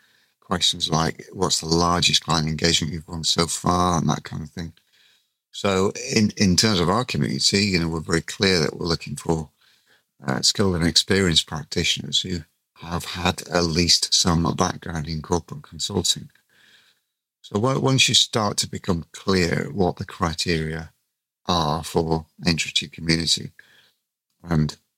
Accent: Gibraltar; I've been asked in my home country of Gibraltar. I live in Gibraltar in the Mediterranean.

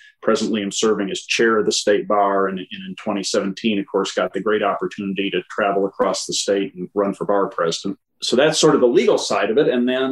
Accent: Wisconsin, United States; I grew up in central Wisconsin.

